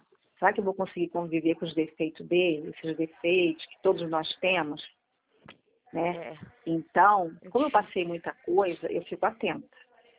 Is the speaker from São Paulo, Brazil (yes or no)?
no; Rio de Janeiro, Brazil; eu fui criada no Rio, minha mãe me criou em casa de família.